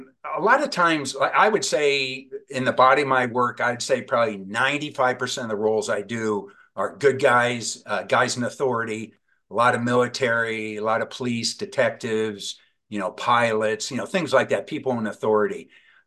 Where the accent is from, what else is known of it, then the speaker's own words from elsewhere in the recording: Indiana, United States; now in Los Angeles, United States; growing up in Indiana, I was pretty naive when I came out here, and I joined LAPD